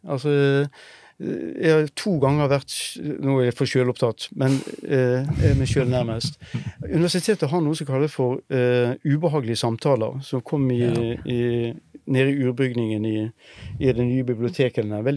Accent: Bergen, Vestland, Norway; Jeg er fra Bergen, så jeg kan snakke lenge.

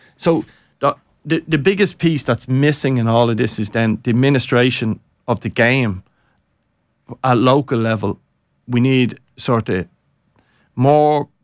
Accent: Ballymun, Leinster, Ireland; We'd still have social issues in my area. I grew up in Ballymun's in certain areas.

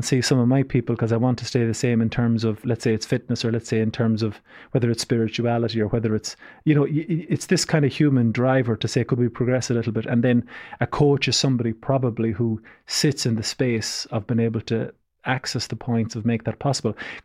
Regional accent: Claremorris, County Mayo, Ireland; I grew up in Claremorris in the west of Ireland.

